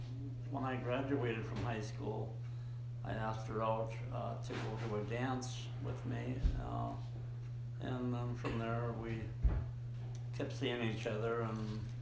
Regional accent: Hallock, Minnesota, United States; I grew up in Halleck, Minnesota.

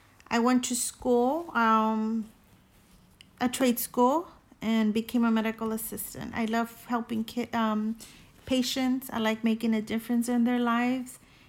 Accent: Mexico; When I was a child in Mexico, I grew up in Mexico.

